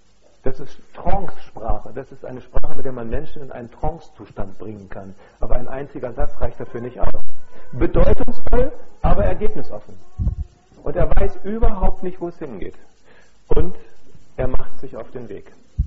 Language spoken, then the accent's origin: German; North Germany, Germany; das ist eine Erfahrung, die mir als Norddeutscher einfach komplett fehlt.